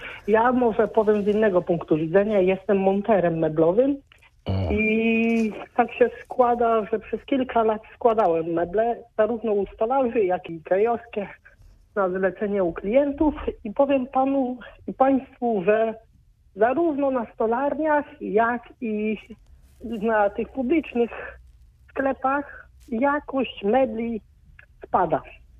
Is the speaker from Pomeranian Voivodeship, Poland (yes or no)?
yes; Pomeranian Voivodeship, Poland; Ja jestem z Pomorza i u nas były meble koszalińskie, tak się mówiło